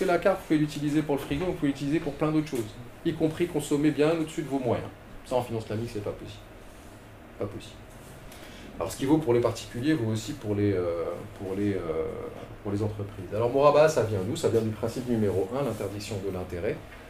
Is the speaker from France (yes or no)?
no; Morocco; born there; Moi, je suis né au Maroc